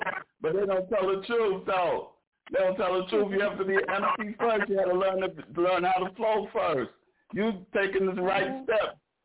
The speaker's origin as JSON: {"language": "English", "town": "Brooklyn", "region": "New York", "country": "United States", "said": "Because I'm from Brooklyn, New York. And then we flow."}